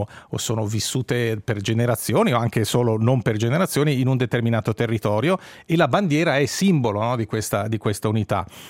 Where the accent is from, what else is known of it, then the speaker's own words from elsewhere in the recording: Bellinzona, Ticino, Switzerland; io sono di Bellinzona, è chiaro che per me Bellinzona ha un posto